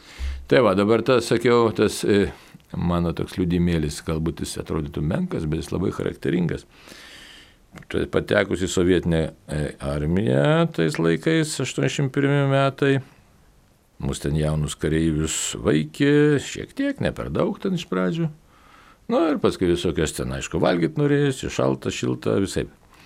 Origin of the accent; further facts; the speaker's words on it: Kaunas, Kaunas County, Lithuania; Nu, mes iš Kauno ten keliese buvom